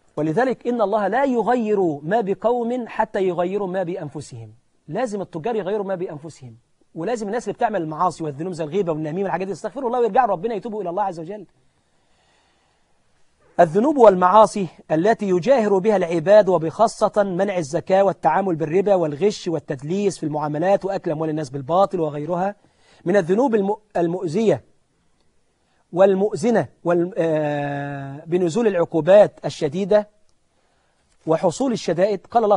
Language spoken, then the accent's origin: Arabic; Egypt; وفينا صفة حلوة في مصر، يعني نحن بنشيل بعض بفضل الله سبحانه وتعالى، ودي صفة فينا كمصريين ببركة الإسلام وبركة الإيمان بالله سبحانه وتعالى